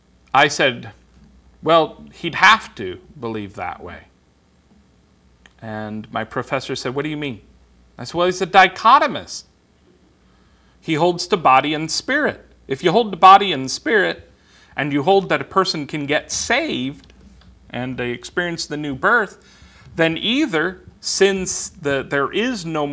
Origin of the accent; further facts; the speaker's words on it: West Coast, United States; I was kind of surprised, because I'm from the West Coast.